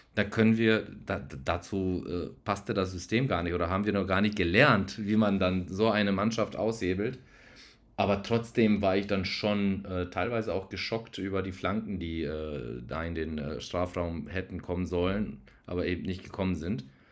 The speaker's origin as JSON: {"language": "German", "town": "Sarajevo", "country": "Bosnia & Herzegovina", "said": "Ich bin ja aus Sarajevo, Bosnien-Herzegowina."}